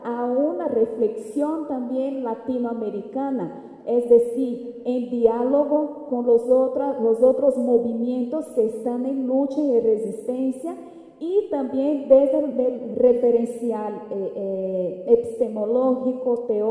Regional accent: Brazil; Spanish is a second language; constituciones brasileñas, y en especial en la Carta Magna de 1988, que fue la última que fue aprobada, renovada en mi país

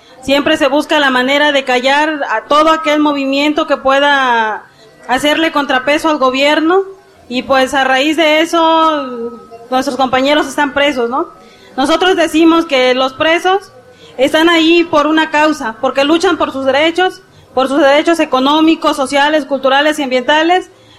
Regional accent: Guerrero, Mexico; Pues nosotros venimos del estado de Guerrero.

